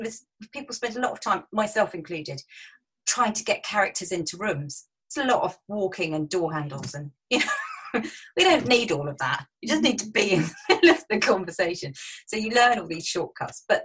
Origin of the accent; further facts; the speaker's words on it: Brighton, South East England, United Kingdom; excuse me, I'm an author from Brighton.